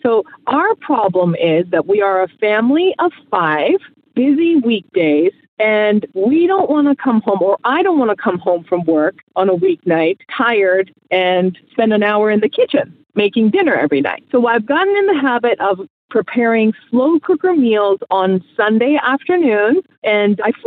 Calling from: Maryland, United States; I'm calling from Maryland, and I am here with my 8-year-old daughter.

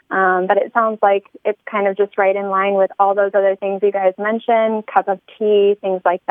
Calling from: Washington, United States; I'm calling from Washington State.

